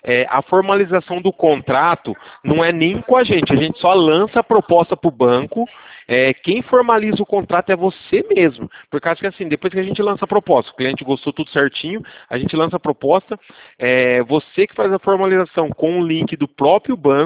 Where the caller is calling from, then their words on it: Limeira, São Paulo, Brazil; Eu sou aqui de Limeira.